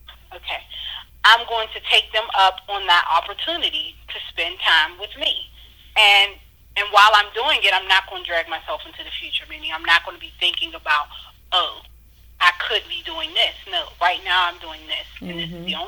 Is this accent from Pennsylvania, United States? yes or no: yes; Pittsburgh, Pennsylvania, United States; also born or lived in New York; I had moved back to Pittsburgh. I'm originally from Pittsburgh, but I was living in New York for 5 years with my husband and my children.